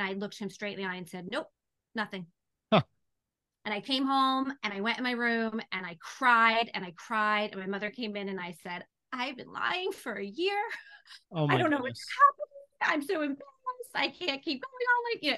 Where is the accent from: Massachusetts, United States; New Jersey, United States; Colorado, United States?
New Jersey, United States; I grew up in New Jersey, northwestern New Jersey, tiny little town.